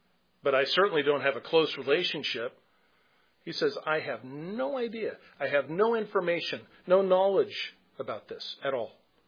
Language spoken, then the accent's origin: English; California, United States; I was born and raised in California. Linda was too, Southern California. And I know it comes out in the way that I talk.